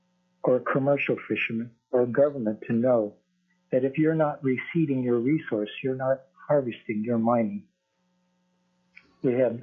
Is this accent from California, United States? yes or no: no; Alaska, United States; I'm a Tlingit from the Tongass tribe.